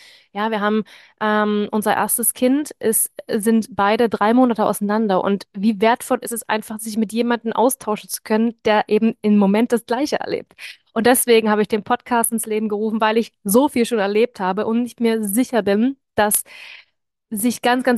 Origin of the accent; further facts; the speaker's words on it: Leipzig, Saxony, Germany; now in Stuttgart, Germany; Ich komme eigentlich aus Leipzig, bin dort geboren und auch unsere Familien wohnen tatsächlich noch dort. Und wir pendeln quasi immer zwischen Leipzig und Stuttgart, da wo wir jetzt aktuell wohnen.